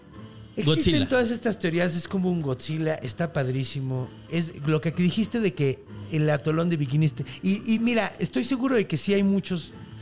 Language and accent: Spanish; Yucatán, Mexico; Lo dije como yucateco, ¿no?